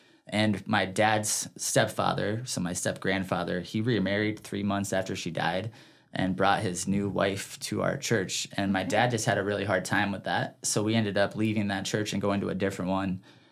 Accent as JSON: {"language": "English", "town": "Peoria", "region": "Illinois", "country": "United States", "tie": "born or raised there", "also_born_or_lived": "Michigan", "said": "You know, it's amazing because when I first moved here, I grew up in Peoria, Illinois."}